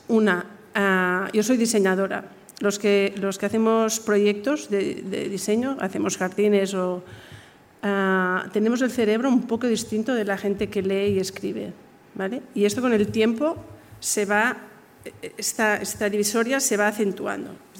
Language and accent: Spanish; Barcelona, Catalonia, Spain; yo he tenido una educación de la ILE, yo soy el producto de la ILE, en Barcelona, con una escuela que fundó a mi padre, con mi amiga Yoya, que está aquí.